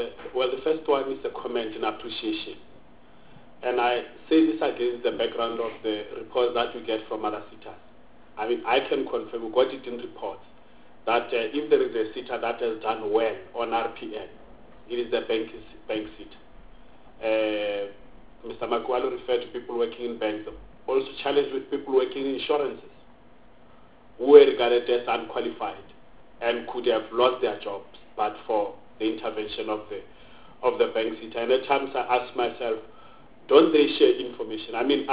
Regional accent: Limpopo, South Africa; Let me say, I come from the Limpopo province.

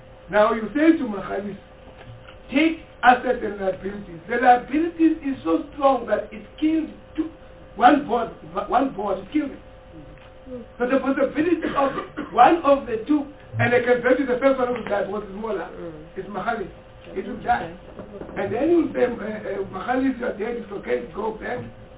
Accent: Bushbuckridge, Mpumalanga, South Africa; in the far rural areas like my hometown in Bushbuck Ridge, or in KZN, in Limpopo and so forth and so on, it's rural municipalities.

